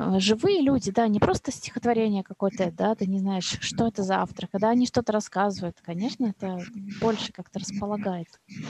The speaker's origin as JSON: {"language": "Russian", "region": "Saint Petersburg", "country": "Russia", "said": "Нет, но вот я как человек питерский. Мне кажется, что это стихотворение, оно все-таки очень с Питером."}